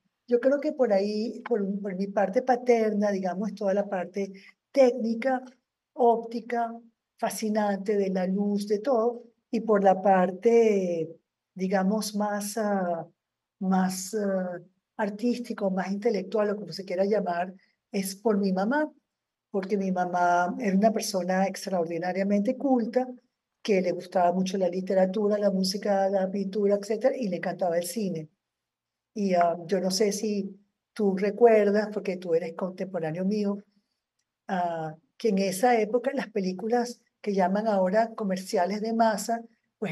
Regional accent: Caracas, Capital District, Venezuela; yo nací en Caracas, como bien lo dijiste, en el 51, en octubre.

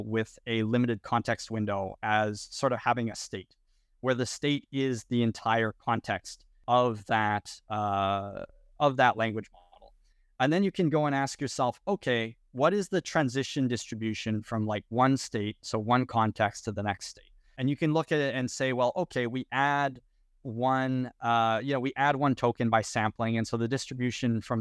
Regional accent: Edmonton, Alberta, Canada; Yeah, I'm from Canada, originally Edmonton.

